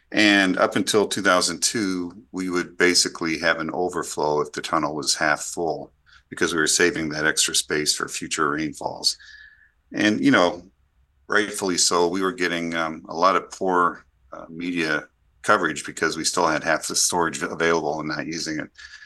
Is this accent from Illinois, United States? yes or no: yes; Illinois, United States; by my home state, Illinois and Chicago.